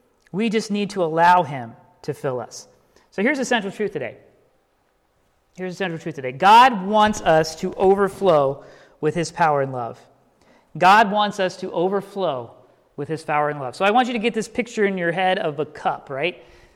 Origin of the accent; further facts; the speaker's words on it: Dayton, Ohio, United States; I grew up in Dayton, and so once a month we would make the trek from Dayton all the way to South Bend